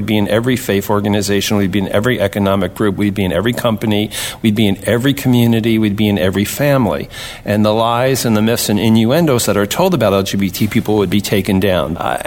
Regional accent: New York, United States; I was 12 years old, and he brought me to the opening, myself and my mother, actually, and growing up in the New York area, I was taken to see Carmen

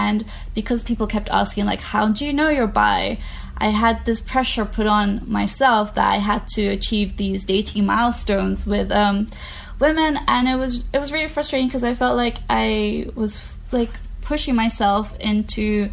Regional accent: London, United Kingdom; also born or lived in Bangladesh; British Bengali. And I say Bengali because I have family from both parts of the Bengal. And I was born in Bangladesh, and I moved to London when I was about 1 year old.

